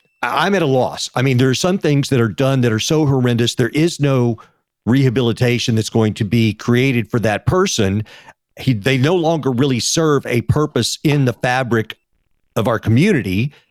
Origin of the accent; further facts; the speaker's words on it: Texas, United States; now in Los Angeles, United States; I am from Texas. I live in LA now, but Texas is the same way.